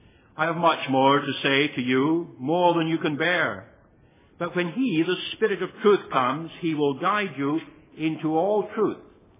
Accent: Scotland, United Kingdom; I was brought up in Scotland, as you may know

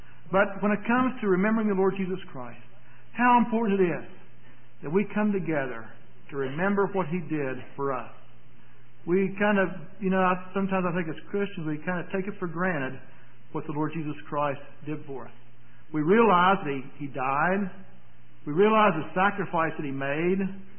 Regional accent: West Virginia, United States; But in my hometown down in West Virginia, it has a population of just a little over 4,000.

